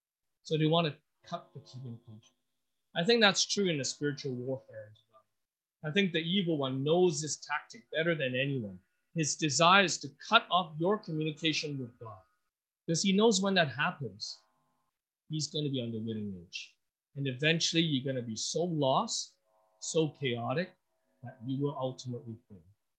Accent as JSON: {"language": "English", "country": "Hong Kong", "tie": "born or raised there", "lives_now": "Singapore", "said": "You know, I grew up in Hong Kong, so waiting is it's something that's not in our vocabulary."}